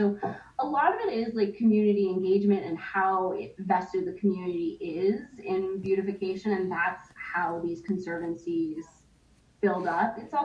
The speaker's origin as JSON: {"language": "English", "region": "Connecticut", "country": "United States", "said": "I'm from Connecticut, and so the garden party club scene in Connecticut is a really big deal. Like, I'm from Litchfield County"}